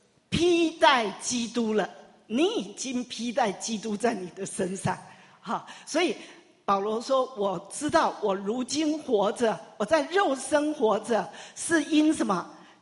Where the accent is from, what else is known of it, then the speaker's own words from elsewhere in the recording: Taiwan; 就像我们台湾人